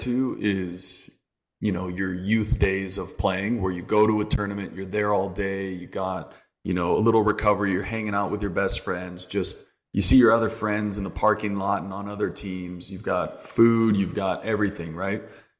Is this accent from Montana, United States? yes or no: no; Arizona, United States; Like I grew up in Arizona with Alan Gordon.